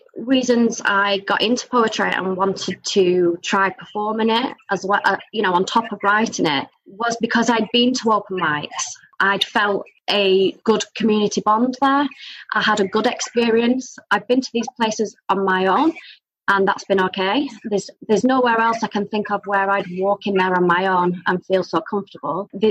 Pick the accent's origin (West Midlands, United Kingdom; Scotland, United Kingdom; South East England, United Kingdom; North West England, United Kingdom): North West England, United Kingdom; Burnley; I don't think there's ever been a poetry night in my hometown in Burnley before that I know of or that anybody I know knows of.